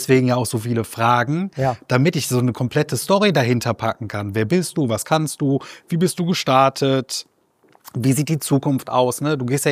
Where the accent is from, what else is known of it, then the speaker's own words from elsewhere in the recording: Wuppertal, North Rhine-Westphalia, Germany; ich komme aus Wuppertal, so selten, wie ich da bin.